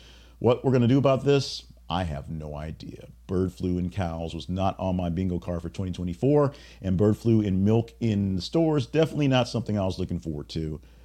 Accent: Louisiana, United States; Now, I'm from Louisiana and didn't know the dolphins were essentially native to the area

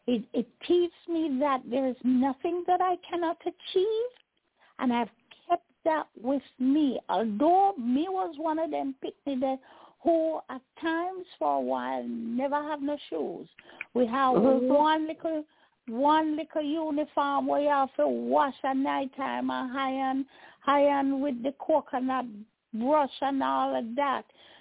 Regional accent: Jamaica; is because I'm a Jamaican and because I went to Crescent.

